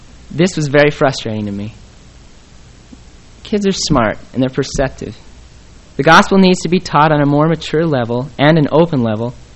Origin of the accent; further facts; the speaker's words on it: Utah, United States; I suppose that growing up in Utah had some influence on my attitude